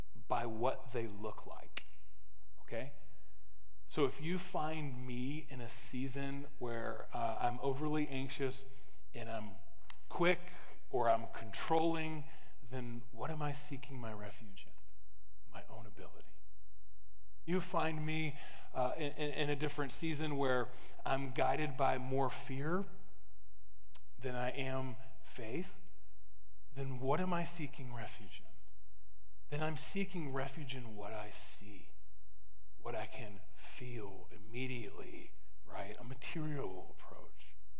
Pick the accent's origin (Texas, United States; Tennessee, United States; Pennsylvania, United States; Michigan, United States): Tennessee, United States; It's misspelled, but I told you I'm from East Tennessee.